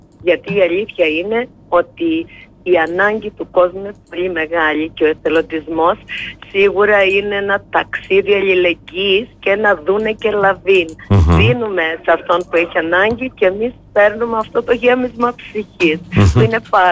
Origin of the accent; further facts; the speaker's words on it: Ano Asites, Crete, Greece; ξεκινήσαμε πρώτα απ' όλα από το χωριό μου της Άνω Ασίθες